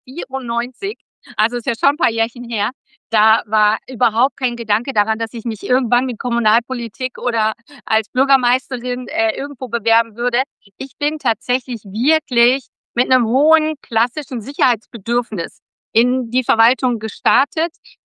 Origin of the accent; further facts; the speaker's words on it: North Rhine-Westphalia, Germany; Ich komme ursprünglich aus NRW.